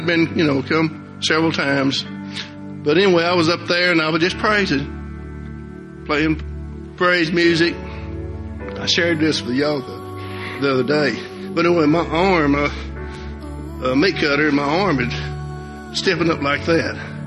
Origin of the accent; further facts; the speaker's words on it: Camden, United States; Camden's my hometown, but I was gone for like 20 years, and then I moved back.